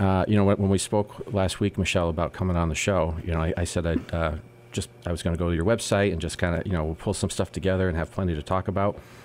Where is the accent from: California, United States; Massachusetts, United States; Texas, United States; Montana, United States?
Massachusetts, United States; Lenox; my personal connection with it is I grew up in Lenox.